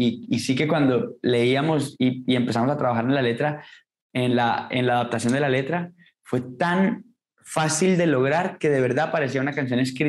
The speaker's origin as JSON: {"language": "Spanish", "country": "Colombia", "said": "pero como colombiano y como persona que estaba ansiosa por volver a celebrar en colectividad"}